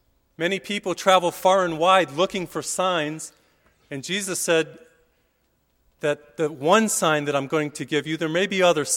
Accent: Springfield, Massachusetts, United States; I grew up in Massachusetts, in Springfield, Massachusetts. So the place that I went to school was the University of Massachusetts.

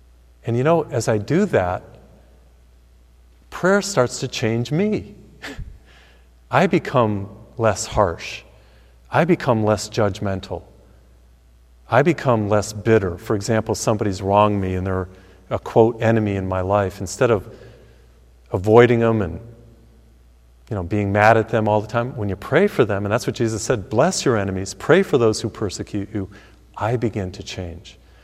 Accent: Massachusetts, United States; He came from my home state of Massachusetts.

